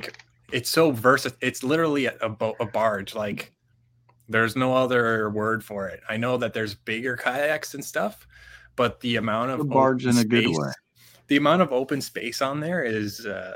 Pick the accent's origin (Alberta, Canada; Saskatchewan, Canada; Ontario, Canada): Ontario, Canada; Ottawa; I'm from Ottawa as well, the Great White North, probably about 30 minutes away from Tyler